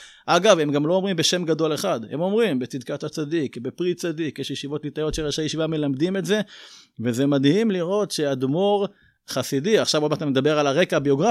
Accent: Beit Gamliel, Central District, Israel; now in Petah Tikva, Israel; נולדתי וגדלתי בקיבוץ נצורים, ולאחר מכן במושב בית גמליאל, לפני 38 שנים, ככה שהתחנכתי בעיקר במוסדות של הקיבוץ הדתי

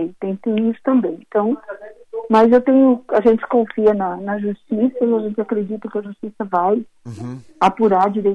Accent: Lages, Santa Catarina, Brazil; eu vim depois de 45 dias, eu vim para Santa Catarina e estou em Lages, aqui na região serrana, que é minha terra.

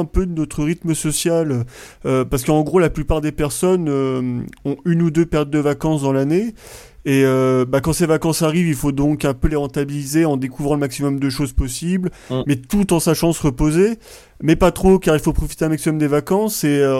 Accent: Montluçon, Auvergne-Rhône-Alpes, France; nous à la base, on est de Montluçon dans le centre de la France

